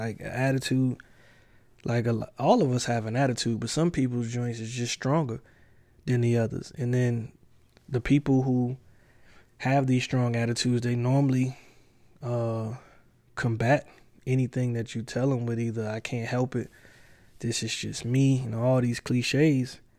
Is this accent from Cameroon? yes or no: no; the South, United States; I can move past that because I'm from the South. Everybody is loud.